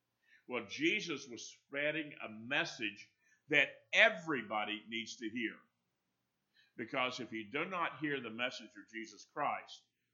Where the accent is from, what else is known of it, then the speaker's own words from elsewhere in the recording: Florida, United States; I was telling Lana one day after a hurricane, growing up in North Florida, no power, windows are open